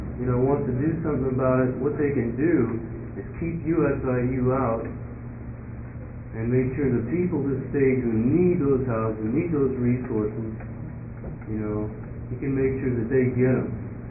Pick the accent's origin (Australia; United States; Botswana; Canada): United States; Eugene, Oregon; I'm from Eugene. I'm unemployed right now.